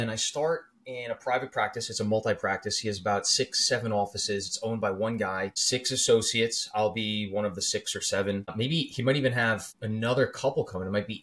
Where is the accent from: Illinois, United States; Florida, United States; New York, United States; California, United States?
New York, United States; Long Island; My hometown is actually about 25 minutes from the office that I'm going to be working at.